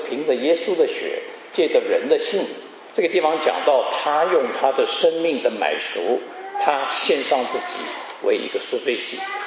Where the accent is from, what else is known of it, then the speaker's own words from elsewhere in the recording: China; 我们中国人讲过犹不及啊